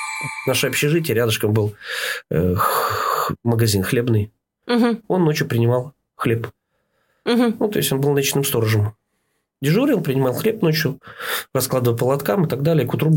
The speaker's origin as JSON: {"language": "Russian", "region": "Odesa Oblast", "country": "Ukraine", "said": "Я платил 30 рублей за комнату в Одессе, потому что я из Одесской области, но я жил в Одессе, работал в Ильичевске."}